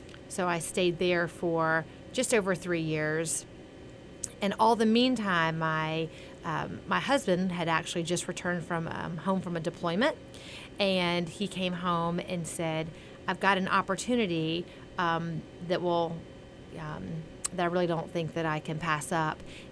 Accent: Atlanta, Georgia, United States; from Atlanta, actually born and raised, one of the few really born and raised in Atlanta

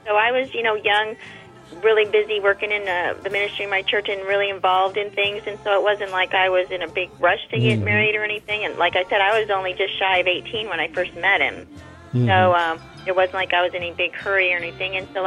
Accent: California, United States; We grew up in Southern California, and I was going to go and be a lawyer and go to law school.

